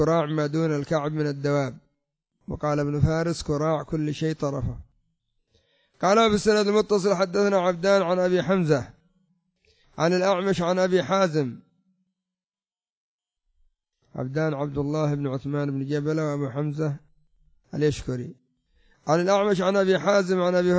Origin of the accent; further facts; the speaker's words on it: Yemen; عندنا في اليمن يقولون